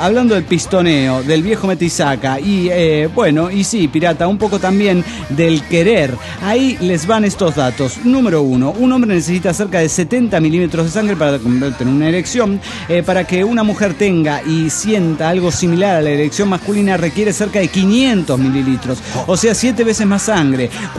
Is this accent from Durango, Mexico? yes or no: no; Mexico City, Mexico; del DF mexicano.